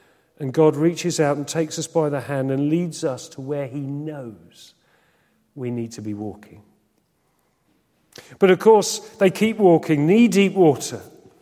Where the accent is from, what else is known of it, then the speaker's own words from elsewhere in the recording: Exeter, South West England, United Kingdom; I was not brought up in London. I know many of you born and bred in London. I was born and bred by the sea. Exeter, we used to go down Dawlish Warren all the time.